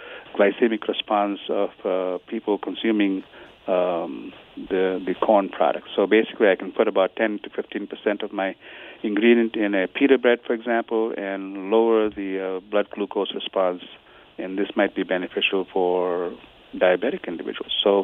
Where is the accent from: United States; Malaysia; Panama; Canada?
Malaysia; Butterworth, Penang; I grew up on Quaker oats, when I was a kid in Butterworth, West Malaysia.